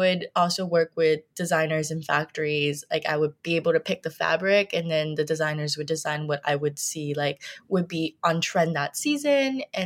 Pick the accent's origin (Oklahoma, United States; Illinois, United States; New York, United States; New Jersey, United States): New York, United States; Brooklyn; also born or lived in China; I grew up in Brooklyn, so mostly around the Bay Ridge, Park Slope area.